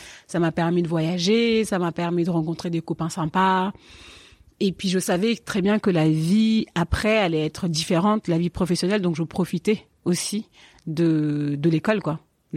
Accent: Paris, Île-de-France, France; also born or lived in Senegal / Marne-la-Vallée; j'ai 31 ans, je suis née à Paris et mon enfant je l'ai un peu passé un peu à Paris, un peu au Sénégal, un peu en banlieue parisienne, dans le 77, à Marne-la-Vallée.

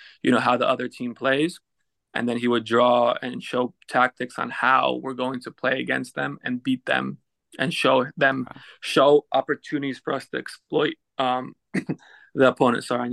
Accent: United States; just won, you know, a trophy with Red Bulls, playing for my hometown club, just got called up to the national team under Klinsmann

